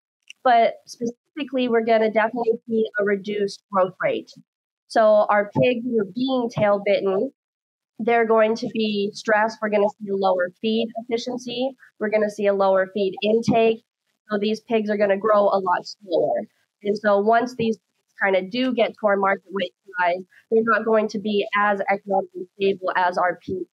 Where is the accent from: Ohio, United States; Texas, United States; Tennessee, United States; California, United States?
Texas, United States; Lubbock; moved away as an adult; now in Minnesota, United States; I am originally from West Texas, Lubbock specifically.